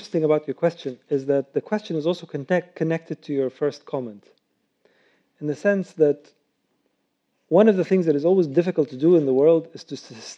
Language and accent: English; Cairo, Cairo Governorate, Egypt; English is a second language; now in United States; because I was born here, I'm an American citizen as well, But I remember, for example, growing up in Cairo, and I went to an American school. At the age of 12 or 11, my education switched from Arabic to English.